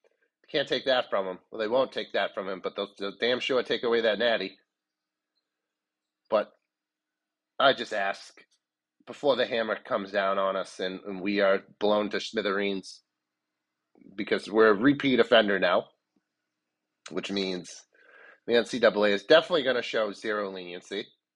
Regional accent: Massachusetts, United States; And I grew up in Massachusetts during the height of Spygate

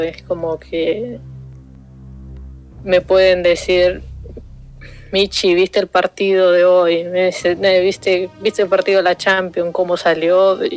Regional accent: Argentina; Soy argentina.

